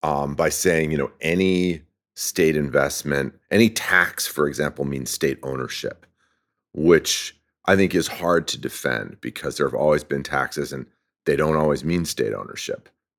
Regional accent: France; look, I grew up in France, and in France, the geese and the ducks

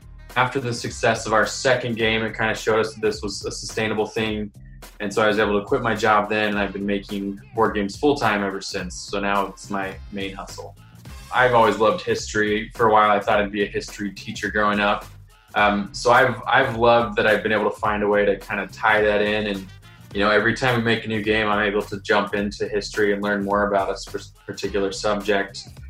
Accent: Columbus, Ohio, United States; I am from Columbus, Ohio.

